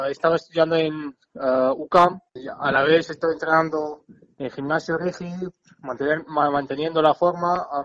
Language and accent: Spanish; Kyrgyzstan; born there; first language Kyrgyz; Spanish is a second language; Yo hablo kirguiso, es mi lengua donde yo nací, de mi país. Pero yo de raza soy uzbeko. Entonces, yo hablo kirguiso, uzbeko, turco, ruso, inglés y español.